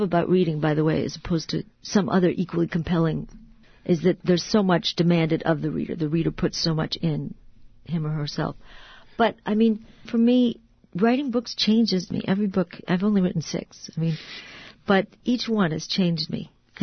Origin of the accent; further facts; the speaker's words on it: Green Bay, Wisconsin, United States; I grew up in Green Bay, Wisconsin, which is sort of a mill town, a big factory town.